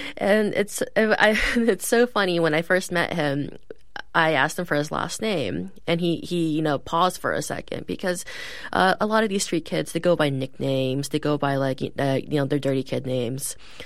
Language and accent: English; East Coast, United States; I grew up on the East Coast. I didn't really know anything really about homelessness.